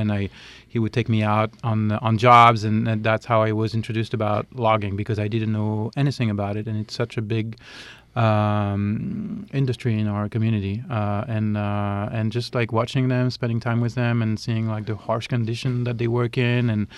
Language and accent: English; Paris, Île-de-France, France; also born or lived in New York; now in United States; I grew up in Paris and then moved to New York and then ended up in this very, very small town of 800 people in the middle of the woods.